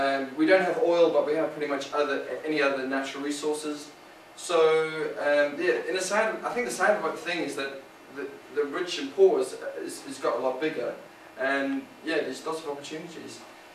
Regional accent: South Africa; when I was born and raised in South Africa, I never thought in the wildest dreams I'd be in places like Moscow.

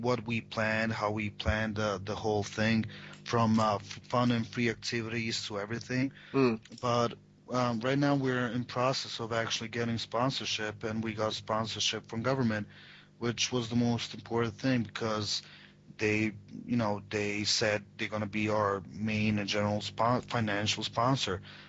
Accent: Tuzla, Federation of Bosnia and Herzegovina, Bosnia & Herzegovina; my hometown, Tuzla, was just, you know, not appropriate.

